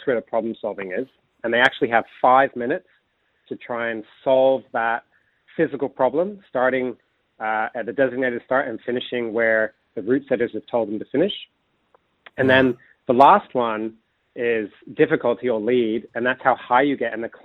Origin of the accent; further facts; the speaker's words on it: United States; accent: American; now in Australia; I've been here for a while. I just can't get rid of my American accent, unfortunately.